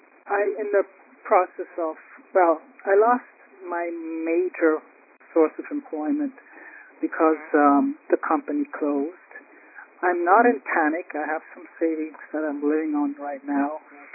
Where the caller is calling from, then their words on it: New York City, New York, United States; Julian, I'm calling from New York City.